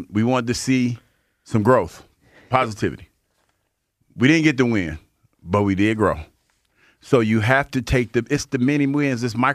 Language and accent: English; Mansfield, Ohio, United States; But they changed the formula about 10, 15 years ago. But those are the ones I used to have them delivered. I used to have people send me boxes mm-hmm. of the Jones Potato Chips because they were made in Mansfield, Ohio.